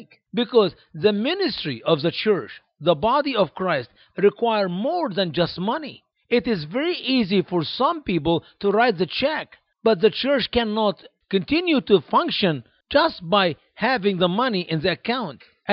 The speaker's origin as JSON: {"language": "English", "country": "Egypt", "lives_now": "United States", "said": "The poorest in America is much richer than any of the people in my home country in Egypt."}